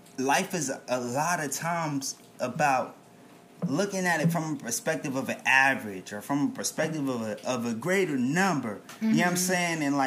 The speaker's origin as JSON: {"language": "English", "region": "New Jersey", "country": "United States", "said": "And see, me personally, like, I'm from Jersey. So, like, in Jersey, like..."}